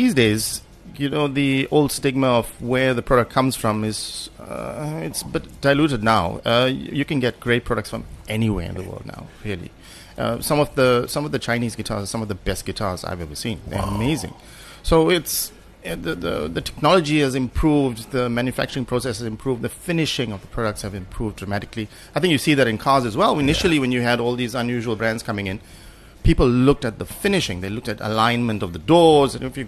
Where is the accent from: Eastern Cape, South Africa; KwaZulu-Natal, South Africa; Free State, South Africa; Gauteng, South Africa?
KwaZulu-Natal, South Africa; Durban; Well, I grew up out in Reservoir Hills, the Westville area in Durban.